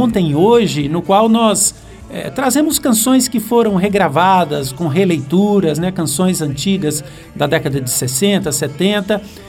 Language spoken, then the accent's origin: Portuguese; Minas Gerais, Brazil; born there; nasceu no interior de Minas, bem próximo da cidadezinha onde eu nasci também.